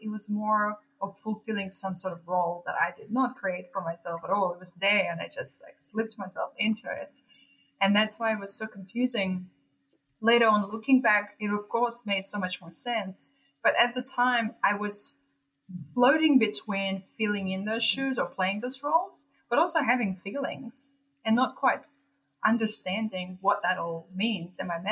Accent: Russia; And growing up in Russia was interesting in a way that I didn't really question very much.

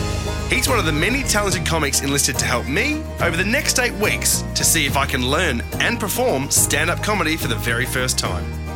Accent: Melbourne, Victoria, Australia; I'm a 28-year-old radio producer from Sydney in Australia. For as long as I can remember, I've been fascinated by stand-up comedy. Growing up in Melbourne

